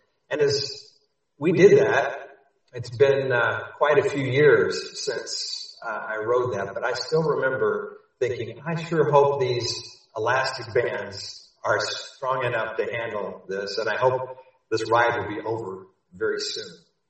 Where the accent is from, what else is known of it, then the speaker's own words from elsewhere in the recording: Dallas, Texas, United States; When I was growing up in Dallas, we had the State Fair of Texas had this huge roller coaster.